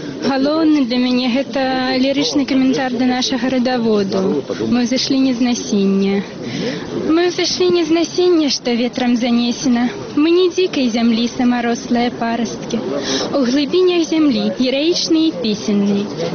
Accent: Gomel, Gomel Region, Belarus; я студентка, вчуся у Білоруському державному університеті. Я сама з Гомеля, ось, і, напевно, білоруську мову, білоруські вірші, це все для мене з маленства.

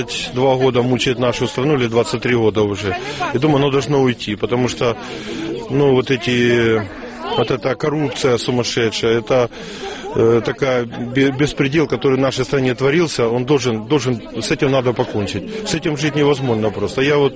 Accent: Dnipro, Dnipropetrovsk Oblast, Ukraine; Я украинец … Да, украинец я сам с Днепропетровска.

